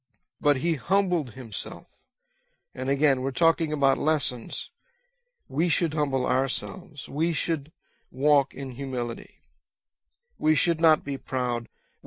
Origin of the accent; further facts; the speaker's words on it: United States; But I like being an American. I like living as an American.